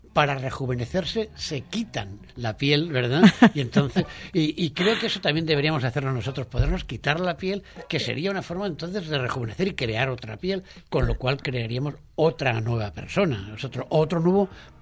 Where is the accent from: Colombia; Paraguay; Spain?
Spain; Valencian Community; en mi pueblo, porque yo toda mi infancia la pasé en un pequeño pueblo en la Zaneta de Albaida